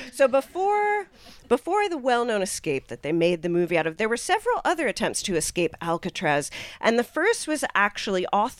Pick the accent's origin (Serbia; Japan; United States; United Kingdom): United Kingdom; Oh, I'm British, I can enunciate.